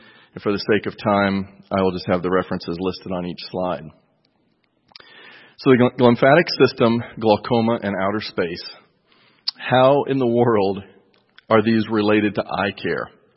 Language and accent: English; Greeneville, Tennessee, United States; by the way. I'm from Greenville, Tennessee